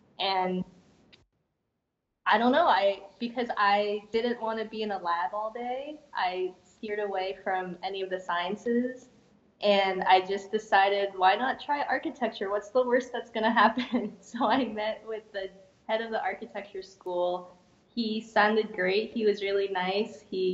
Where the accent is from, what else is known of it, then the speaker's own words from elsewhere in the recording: Tampa, Florida, United States; So I grew up in Tampa